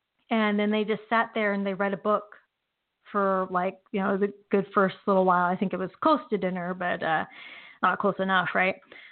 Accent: Oregon, United States; I grew up in Oregon, and we went to the Oregon coast

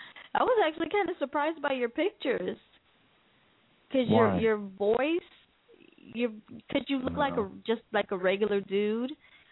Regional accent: Guam; No, I'm from Guam.

